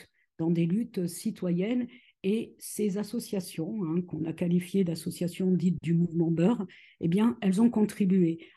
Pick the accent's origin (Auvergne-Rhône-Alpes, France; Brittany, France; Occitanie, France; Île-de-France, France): Auvergne-Rhône-Alpes, France; Saint-Étienne; born there; J'habite à Saint-Étienne, je suis née à Saint-Étienne.